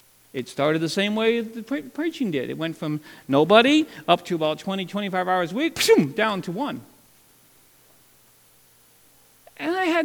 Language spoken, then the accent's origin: English; Connecticut, United States; And my paradigm from growing up in Connecticut was always that a person that goes into the ministry is like Pastor Ray